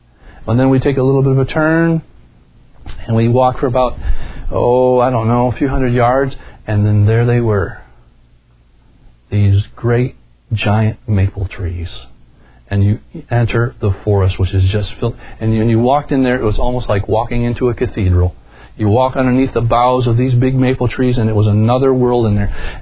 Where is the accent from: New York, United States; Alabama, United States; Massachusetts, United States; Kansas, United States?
New York, United States; I grew up on a bay in New York State where I lived. I was right on the shore of Lake Ontario, and there's a big bay.